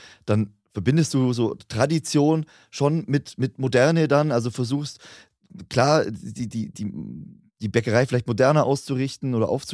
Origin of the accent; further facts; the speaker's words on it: Bavaria, Germany; Ich komme auch hier aus dem Allgäu vom Dorf mit 2000 Einwohnern